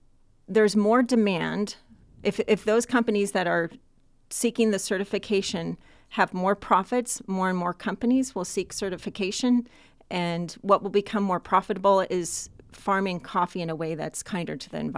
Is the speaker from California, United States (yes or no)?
yes; Los Angeles, California, United States; I did have the experience of growing up in Los Angeles in the Santa Monica Mountains. So the Santa Monica Mountains were my playground. So I grew up very close to nature.